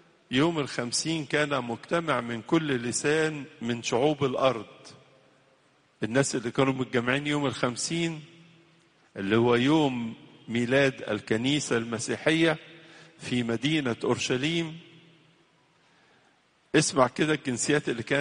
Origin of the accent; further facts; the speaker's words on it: Egypt; أو عندنا في مصر هنا في لهجات كتيرة